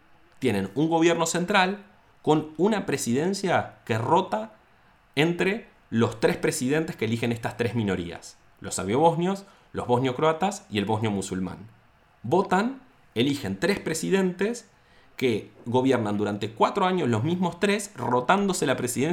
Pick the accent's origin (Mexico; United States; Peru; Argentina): Argentina; Para mí, como un argentino de puerto, era impensado.